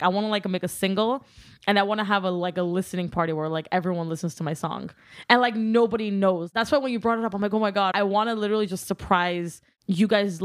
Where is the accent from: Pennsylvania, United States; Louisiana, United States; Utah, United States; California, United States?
California, United States; I lied to people and told them I'm from Brooklyn. I told them I'm from Dumbo. I'm like, I'm from Brooklyn. I rep Brooklyn all day. But I'm from California.